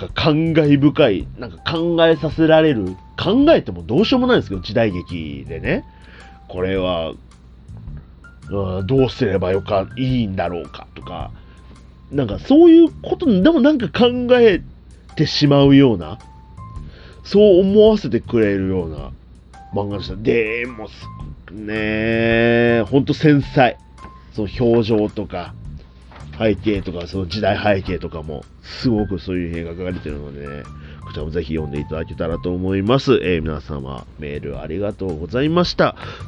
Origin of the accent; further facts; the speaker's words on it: Fukuoka, Japan; まあ九州、まあ僕も地元福岡なので、